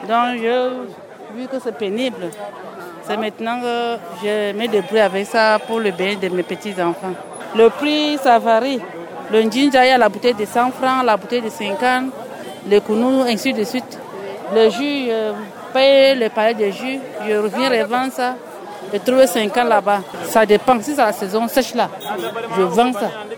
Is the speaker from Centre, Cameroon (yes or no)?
no; Kaélé, Far North, Cameroon; Je suis de Moutoua, je suis venu ici à Moutoua depuis 2001. Donc, je suis de Kaélé.